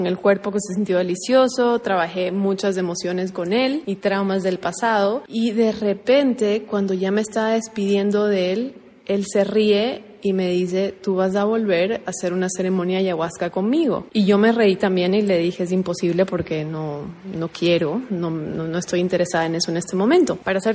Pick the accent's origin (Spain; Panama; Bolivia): Bolivia; esto fue en Bolivia, en mi país Bolivia